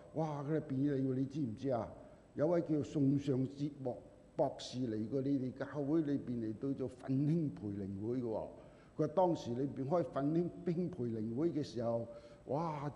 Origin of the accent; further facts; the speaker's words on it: Lai Chi Kok, Kowloon, Hong Kong; 我喺荔枝角長大噶